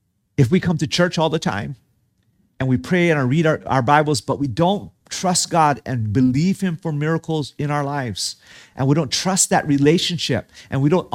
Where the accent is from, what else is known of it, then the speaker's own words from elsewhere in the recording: Hawaii, United States; And I grew up in Hawaii. And in Hawaii, we're all mixed.